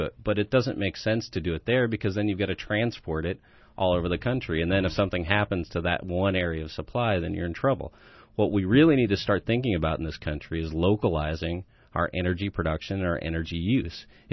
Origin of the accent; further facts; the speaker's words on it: California, United States; because, you know, we're from California, and that's something that's going on there.